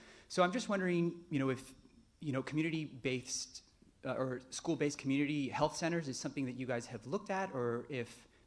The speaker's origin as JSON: {"language": "English", "town": "Washington", "region": "District of Columbia", "country": "United States", "said": "I am from Washington, D.C."}